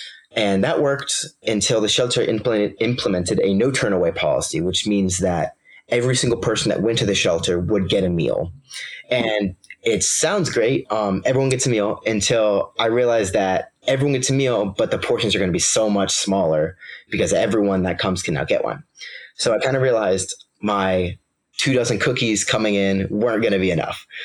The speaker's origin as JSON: {"language": "English", "town": "Vienna", "region": "Virginia", "country": "United States", "said": "I'm from Vienna, Virginia, and I go to James Madison High School."}